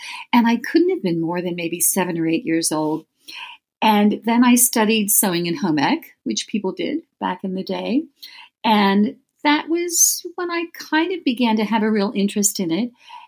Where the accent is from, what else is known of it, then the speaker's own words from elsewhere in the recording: Baltimore, Maryland, United States; also born or lived in London / Afghanistan; I'm from Baltimore, pretty much. Based in Baltimore now, although I did live for a number of years in London when I had a previous life as a classical pianist, and I've also lived in Afghanistan